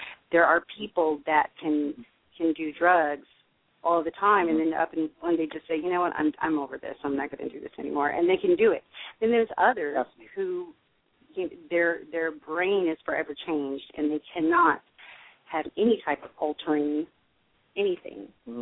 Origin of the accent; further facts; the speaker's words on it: Denver, Colorado, United States; moved away as an adult; now in Los Angeles, United States; I spent the majority of my younger years there. I went started school there when I was in eighth grade, and I ended up moving to L.A., you know, in my early 20s, so.